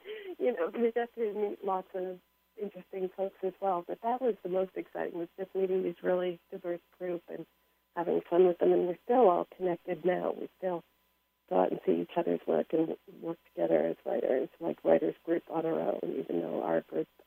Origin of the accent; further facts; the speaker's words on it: Ontario, Canada; my mother's reservation is Six Nations. It is directly adjacent to the hometown where I grew up, and we spent our weekends on the res and everything. But my dad's Jamaican, so we kind of had to move off